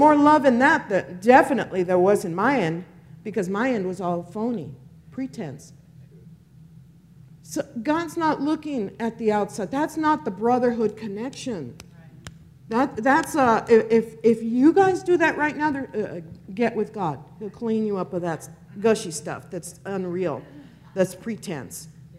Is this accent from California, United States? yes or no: yes; Los Angeles, California, United States; I come from East LA. We don't do that.